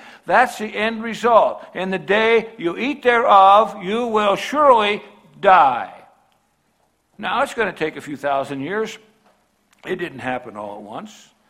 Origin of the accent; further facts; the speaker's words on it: California, United States; See, my hometown is the San Andreas Fault in California.